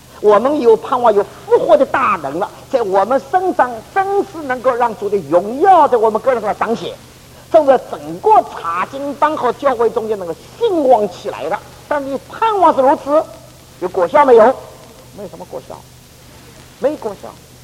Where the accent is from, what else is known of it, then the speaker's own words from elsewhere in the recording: China; 我们中国人是家臭不外扬就是的